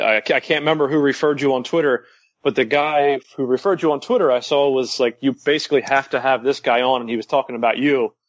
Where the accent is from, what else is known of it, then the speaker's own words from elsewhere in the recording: United States; and as you can hear, I am clearly American.